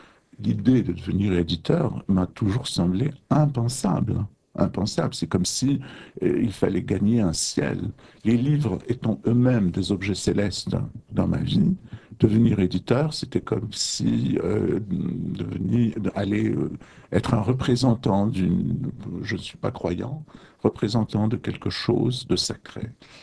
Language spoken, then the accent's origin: French; Algeria; Je suis né en Algérie, aux confins du Sahara. Et c'est là que tout a commencé.